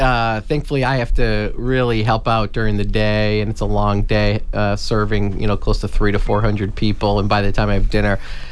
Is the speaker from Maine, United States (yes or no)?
yes; Yarmouth, Maine, United States; You know, I grew up in Yarmouth, Maine, and my parents are up there.